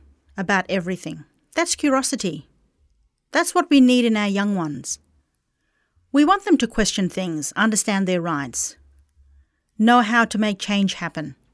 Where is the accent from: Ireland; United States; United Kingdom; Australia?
Australia; Halls Creek, Western Australia; I was born in Halls Creek, grew up moving between town and community.